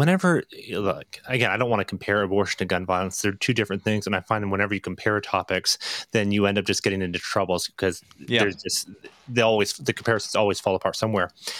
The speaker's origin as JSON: {"language": "English", "country": "Canada", "said": "But I say that as a non-gun owner and as a Canadian as well."}